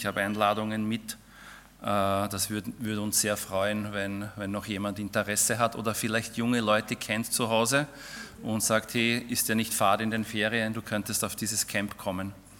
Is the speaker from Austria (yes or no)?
yes; Vienna, Austria; Also wir kommen aus Wien